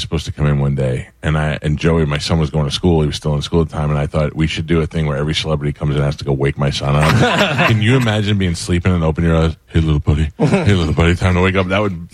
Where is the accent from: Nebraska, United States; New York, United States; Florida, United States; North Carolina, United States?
New York, United States; I grew up in New York, and I was